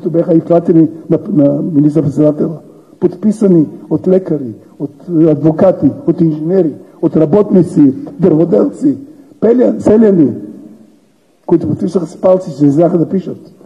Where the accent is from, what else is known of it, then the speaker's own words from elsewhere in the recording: Sofia, Sofia City, Bulgaria; born there; днеска в моя роден град София